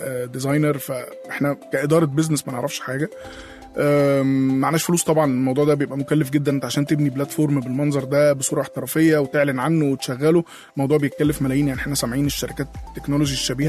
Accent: Tanta, Gharbia, Egypt; now in Cairo, Egypt; احنا كنا جايين انا من طنطا

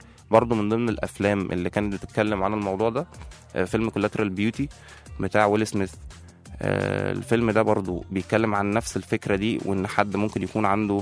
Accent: Egypt; بس احنا أحسن حاجة فينا احنا كمصريين يعني الحمد لله

